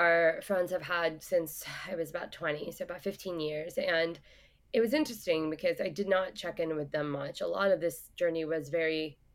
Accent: Texas, United States; I had not brought a coat with me to New York. I'm from Texas.

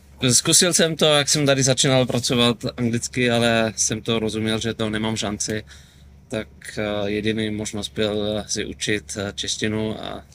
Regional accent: Germany; Czech is a second language; now in Czechia; Jsem z Německa, ale zkusím to v němčině a uvidíme, co posluchači budou rozumět.

